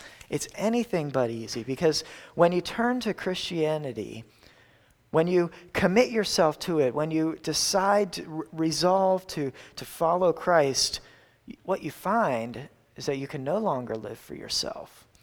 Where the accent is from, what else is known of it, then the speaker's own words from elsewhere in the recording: Philadelphia, Pennsylvania, United States; So I grew up near Philadelphia, and one activity people did out near Philadelphia was went tubing down the Delaware.